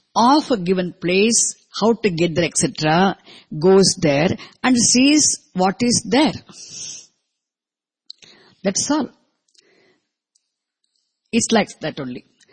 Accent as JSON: {"language": "English", "region": "London", "country": "United Kingdom", "said": "I come from London and see different objects here in the Bahamas"}